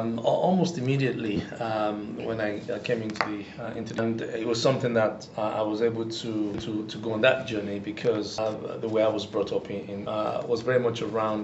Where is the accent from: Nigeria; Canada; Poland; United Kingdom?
Nigeria; growing up in Nigeria in different environments, my grandfather's palace, and also on my father's side and on my mother's side